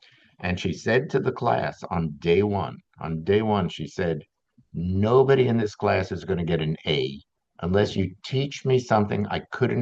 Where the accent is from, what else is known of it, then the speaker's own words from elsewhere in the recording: Queens, New York, United States; I grew up in Alley Pond Park.